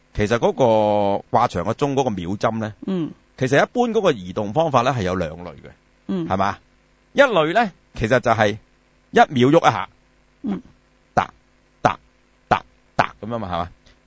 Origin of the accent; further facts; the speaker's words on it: China; 咁我點解我會身為中國人嘅咧？點解我唔係美國人嘅咧？